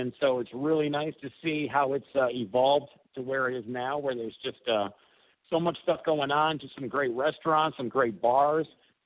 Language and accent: English; Detroit, Michigan, United States; now in Las Vegas, United States; I'm Irish-American, grew up in Detroit, blue-collar upbringing